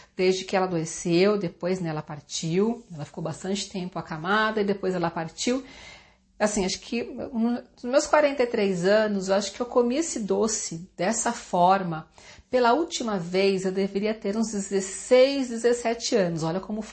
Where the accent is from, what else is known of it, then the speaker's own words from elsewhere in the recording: Jundiaí, São Paulo, Brazil; a minha família, né, reside em Jundiaí, eu nasci em Jundiaí